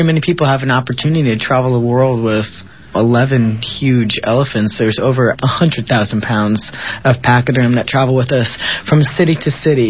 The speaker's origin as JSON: {"language": "English", "region": "New Jersey", "country": "United States", "tie": "born or raised there", "said": "You know, I grew up in New Jersey in a very, very small town. I was very conservative. I was raised Catholic."}